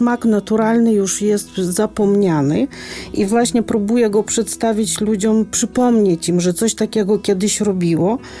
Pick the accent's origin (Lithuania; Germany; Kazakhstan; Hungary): Lithuania; now in Poland; I właśnie korzystając z przepisów z Litwy, skąd pochodzę, właśnie tam jest popularny ser bardzo pieczony.